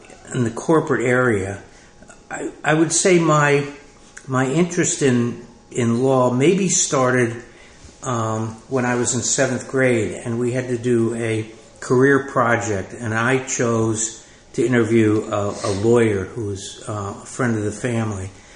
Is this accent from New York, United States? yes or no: yes; Yonkers, New York, United States; And I grew up in Yonkers, New York, on the border of Bronxville, New York, and went to elementary school, PS8 in Yonkers.